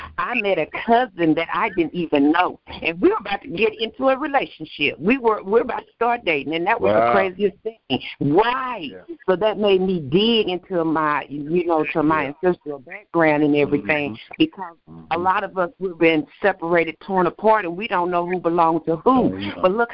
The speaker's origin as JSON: {"language": "English", "country": "United States", "tie": "born there", "said": "I was born right here in America, in the good old USA."}